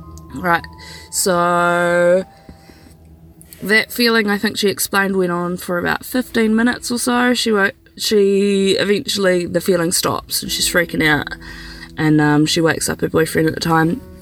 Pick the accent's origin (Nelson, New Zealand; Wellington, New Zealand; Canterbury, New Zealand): Nelson, New Zealand; and I'm from Nelson, New Zealand.